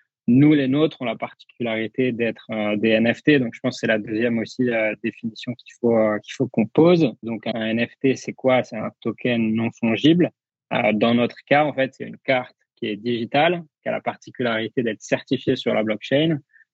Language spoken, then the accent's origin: French; France; en tant que Français